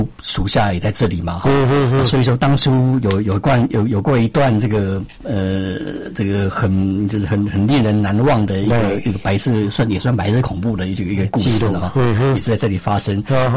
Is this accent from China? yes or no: no; Zuoying, Kaohsiung, Taiwan; 从小因为我们小时候在左营嘛对那除了说这个在这个左营那边眷村比较很熟悉以外呢